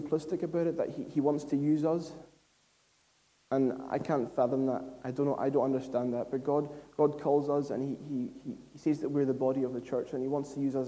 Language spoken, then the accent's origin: English; Lewis, Scotland, United Kingdom; Like I said, I come from Lewis, and revival is such a passion of mine.